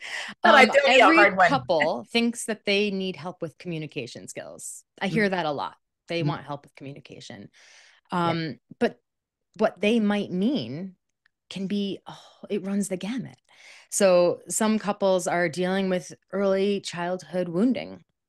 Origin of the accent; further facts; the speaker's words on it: New York City, New York, United States; also born or lived in California; now in Boulder, United States; I didn't. I grew up in Manhattan in the middle of New York City.